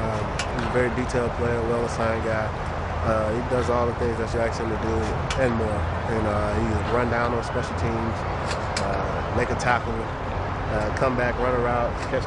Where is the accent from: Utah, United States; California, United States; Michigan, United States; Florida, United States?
Florida, United States; Miami; Definitely, but you know, I'm from Miami, so this feels good to me.